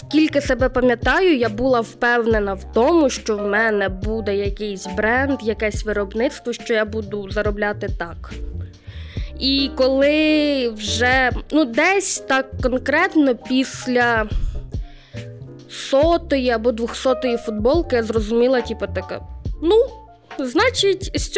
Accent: Dolynska, Kirovohrad Oblast, Ukraine; accent: Surzhyk; Так як я виросла в дуже маленькому місті, місто Долинська, Кіровоградська область, будете насолоджуватися моїм суржиком весь ефір.

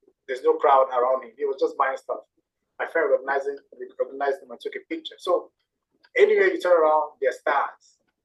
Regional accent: Cameroon; So I said, oh, I'm from Cameroon.

